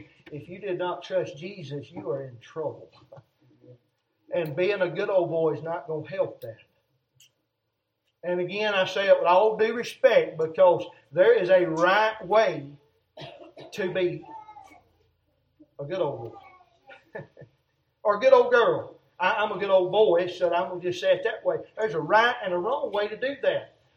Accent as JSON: {"language": "English", "region": "the South", "country": "United States", "tie": "born or raised there", "said": "I'm from the South. I'm not a Northerner. I'm not a Yankee. We'll use that term. I'm raised up in the South."}